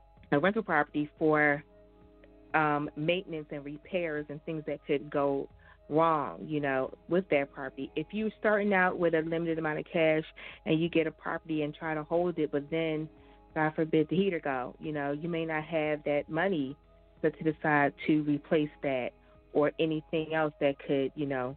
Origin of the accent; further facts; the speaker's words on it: Philadelphia, Pennsylvania, United States; Hello, I'm a realtor from Philadelphia.